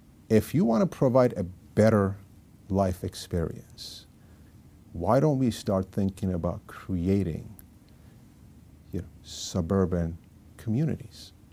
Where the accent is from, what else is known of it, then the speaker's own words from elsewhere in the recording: Iran; English is a second language; moved away; also born or lived in United States / Turkey / Germany / United Arab Emirates; I'm a first-generation immigrant to this country. Now, I was lucky enough to be born in America. But I grew up in Iran. I left my motherland